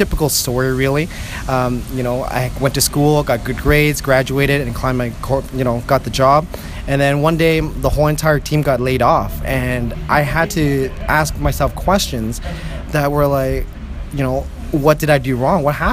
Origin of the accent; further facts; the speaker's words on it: Canada; like I'm Canadian through and through, and I love my cheeseburgers and chicken wings, and that's, you know, we're raised on bacon maple syrup here.